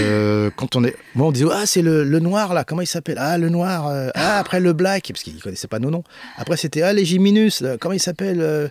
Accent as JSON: {"language": "French", "town": "Paris", "region": "Île-de-France", "country": "France", "tie": "born there", "said": "Je suis né à Paris, j'ai pas d'accent, je fais quoi?"}